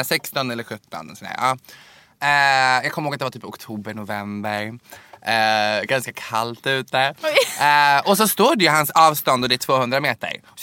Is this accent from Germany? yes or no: no; Bosnia & Herzegovina; now in Sweden; Och jag som bosnier idag